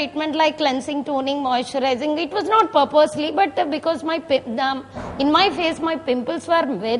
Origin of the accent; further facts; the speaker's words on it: Andhra Pradesh, India; I'm from Andhra, basically.